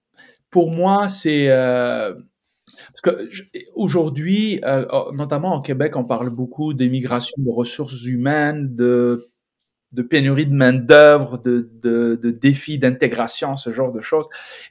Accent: Algeria; donc je suis algérien, mais j'ai toujours vécu dans le nord, entre Alger et la Kabylie

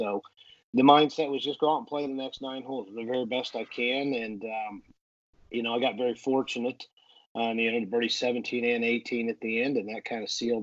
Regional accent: Colorado, United States; Growing up in Colorado like I did, I don't think my short game ever got prepared for Bermuda grass

